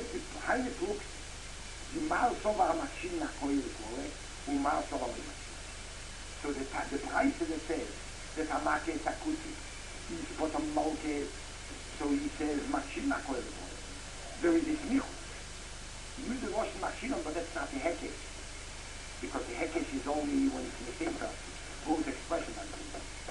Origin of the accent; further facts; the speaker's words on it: Israel; You know, see, I'm from Israel